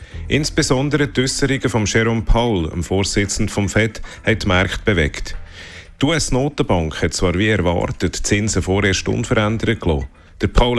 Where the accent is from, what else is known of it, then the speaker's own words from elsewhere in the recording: Switzerland; Bei uns in der Schweiz hat es etwas schlechter ausgesehen.